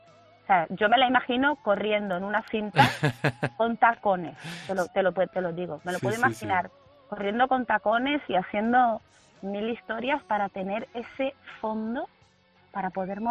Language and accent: Spanish; Canary Islands, Spain; yo soy canaria y sé que tienen como 33.000, tienen muy poca población.